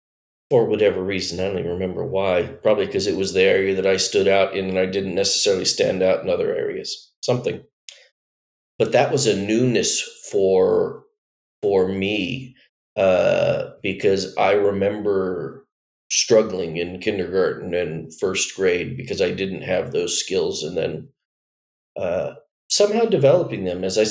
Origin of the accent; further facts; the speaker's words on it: Covina, California, United States; also born or lived in Torrance, California; I was born in Torrance, California. It's in LA County. Moved a bunch of times between birth and first grade, and eventually ended up in a place called Covina, California, actually on a county island called Charter Oak.